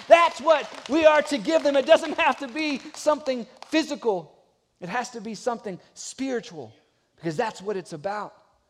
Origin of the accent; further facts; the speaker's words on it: Carolina, United States; there was definitely a time as I was growing up in Carolina where I got on a country road and had no idea where I was.